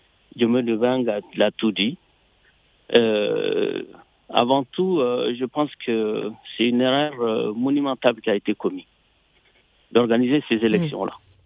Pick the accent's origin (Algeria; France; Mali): Mali; north; Moi, je viens du Nord